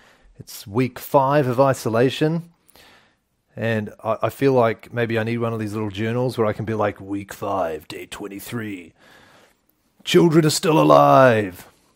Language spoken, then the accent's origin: English; New Zealand; we hail from New Zealand, the mightiest country in the world. Really south.